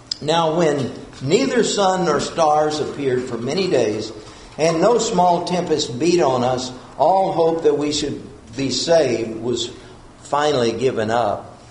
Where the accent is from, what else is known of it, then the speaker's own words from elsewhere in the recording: Texas, United States; I think about when I was growing up in West Texas, we had what they would call the northern winds that would blow.